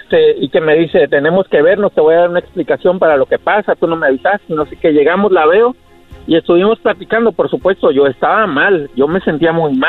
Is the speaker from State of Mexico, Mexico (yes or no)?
no; Guerrero, Mexico; Del estado de Guerrero